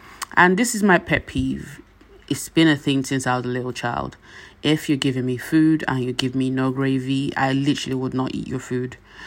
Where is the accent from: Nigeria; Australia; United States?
Nigeria; And we said to him, we're from Nigeria.